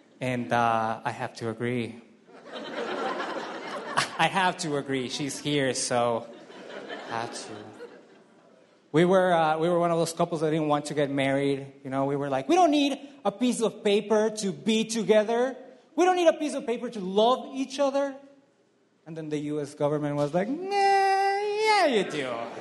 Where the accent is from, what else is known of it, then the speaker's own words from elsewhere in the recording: Ecuador; I'm a comedian from Ecuador.